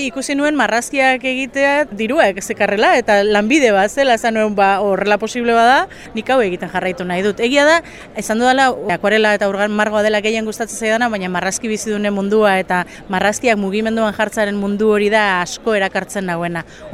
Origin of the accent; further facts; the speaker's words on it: Bilbao, Basque Country, Spain; marrazkilaria naiz, bilbotarra naiz